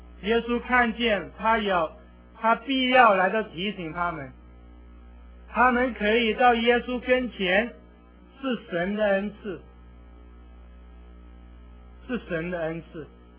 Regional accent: China; 其实弟兄姐妹，我们中国人有一句话叫做知微知微，自酌，是不是？

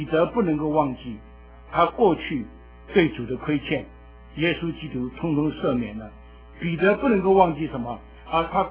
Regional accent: China; 我们中国人呢真是这个民族性很难很难。

